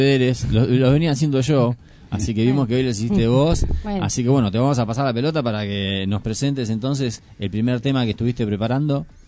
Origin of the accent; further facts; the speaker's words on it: Argentina; now in Uruguay; Entonces, en realidad, sí, los argentinos, justamente por no poder exportar a nivel de la producción que había en Argentina, pudimos disfrutar de nuestra carne.